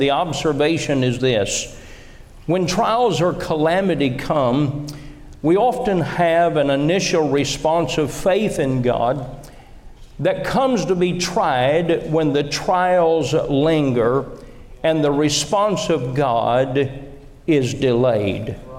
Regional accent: Kentucky, United States; And I always tell them New Jersey, and they laugh. And then I tell them, "No, I'm from Kentucky."

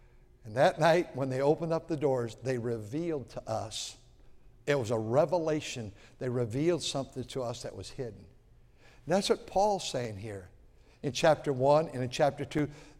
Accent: Fremont, California, United States; I grew up in Centerville over here, Fremont now. There were five little towns in 1956. We moved there in 53.

